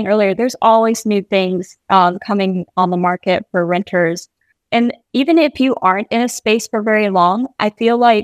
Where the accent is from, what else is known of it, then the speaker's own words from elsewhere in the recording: Texas, United States; Don't quote me on that. I am from Texas.